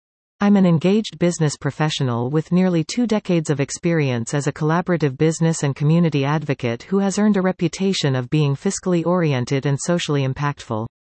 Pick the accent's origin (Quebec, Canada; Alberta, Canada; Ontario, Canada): Quebec, Canada; Quyon; I was raised in Quillan, Quebec, a small rural village situated along the north shore of the Ottawa River in the municipality of Pontiac within the Outaouais region of western Quebec.